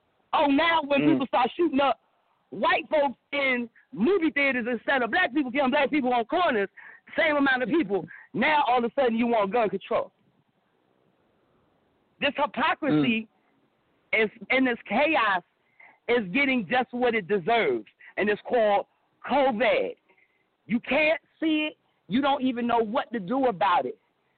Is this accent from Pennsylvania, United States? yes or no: yes; Philadelphia, Pennsylvania, United States; now in Tampa, United States; You know I'm here in Tampa, Florida. And by the way, I'm from Free North, Philly, folks.